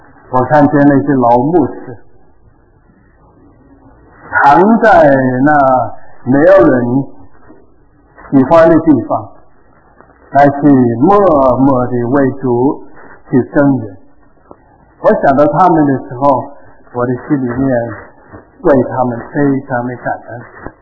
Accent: Malaysia; moved away as an adult; now in San Francisco, United States; 50年前我就在旧金山牧会，我差不多20多30从马来西亚过来，没有离开旧金山。

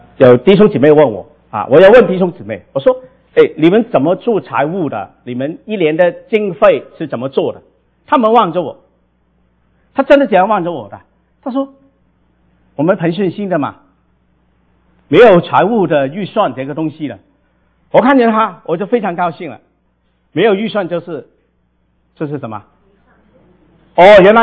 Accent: Guangdong, China; 所以怪不得我们广东人很喜欢吃活的鱼哈

